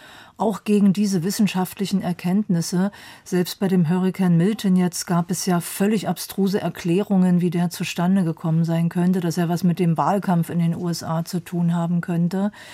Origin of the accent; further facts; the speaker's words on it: Dessau, Saxony-Anhalt, Germany; born there; Wissen Sie, ich lebe ja immer noch in Dessau, wo ich geboren bin